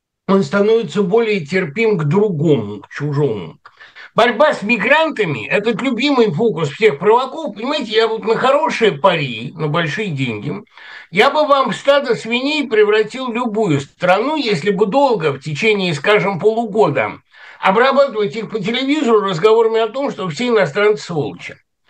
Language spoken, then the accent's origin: Russian; Kyrgyzstan; хотя я и киргиз